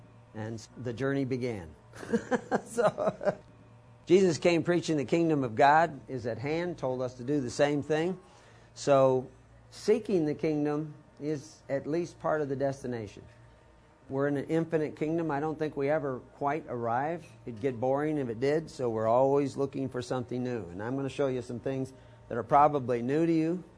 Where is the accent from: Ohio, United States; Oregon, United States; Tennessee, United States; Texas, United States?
Texas, United States; born or raised there; also born or lived in Omaha, Nebraska / California